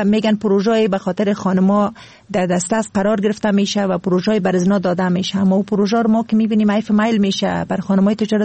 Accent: Kabul, Afghanistan; خودم از کابل هستم، تا فعلا طرف ولایت های خود هیچ نرفتیم.

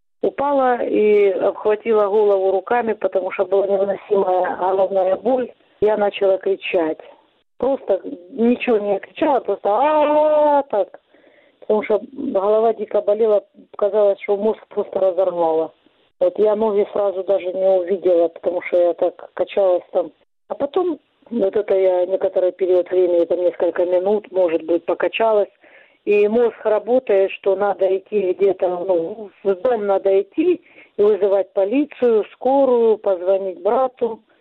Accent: Donetsk, Donetsk Oblast, Ukraine; война в Донецк, пришла война в мой родной город, в мой дом

